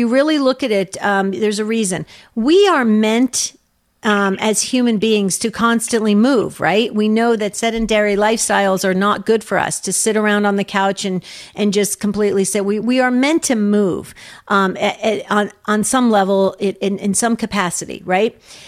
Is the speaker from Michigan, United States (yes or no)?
no; New Jersey, United States; John, I'm from New Jersey and I've never heard of the city Orchard River.